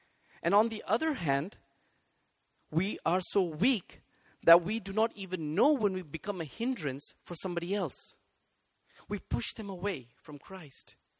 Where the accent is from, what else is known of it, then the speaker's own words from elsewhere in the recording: India; now in Maastricht, Netherlands; Hey, I'm from India. As you can see, I'm brown. But I've been living in Maastricht, and I work at Maastricht University.